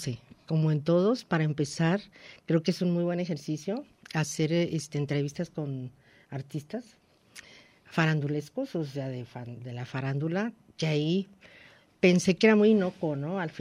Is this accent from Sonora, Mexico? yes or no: yes; Ciudad Obregón, Sonora, Mexico; born there; now in Guadalajara, Mexico; Entonces creo que ahí estuve muy poco y sí nací en Ciudad Obregón.